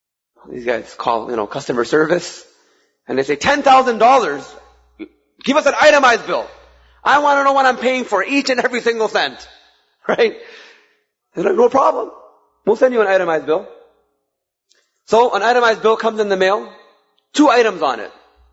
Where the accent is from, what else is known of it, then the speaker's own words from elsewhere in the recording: Toronto, Ontario, Canada; growing up in Toronto